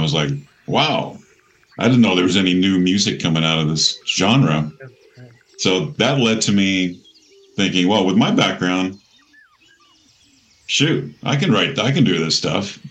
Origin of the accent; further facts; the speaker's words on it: San Francisco, California, United States; I grew up in San Francisco, and I came up playing in Irish bars in San Francisco and playing oldies.